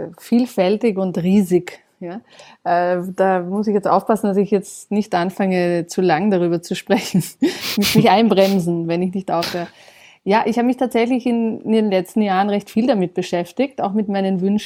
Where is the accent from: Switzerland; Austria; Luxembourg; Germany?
Austria; In meinem Heimatland Österreich zum Beispiel passiert das noch viel zu wenig.